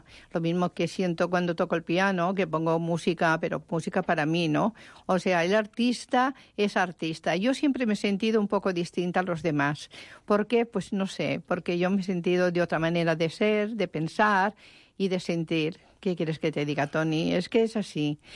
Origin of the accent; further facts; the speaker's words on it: Sóller, Balearic Islands, Spain; born there; yo nací en Sóller. Más bien, soy mallorquina, pero nací en Sóller.